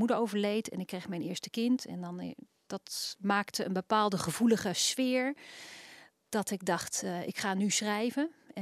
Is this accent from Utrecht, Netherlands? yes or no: yes; Utrecht, Netherlands; now in Rotterdam, Netherlands; ja, ik kwam uit de buurt van Utrecht